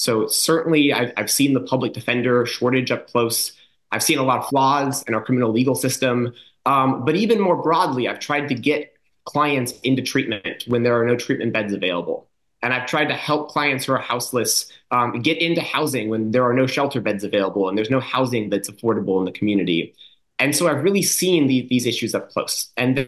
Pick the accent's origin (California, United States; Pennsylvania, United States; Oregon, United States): Oregon, United States; Ashland; born there; I was born in Ashland, Oregon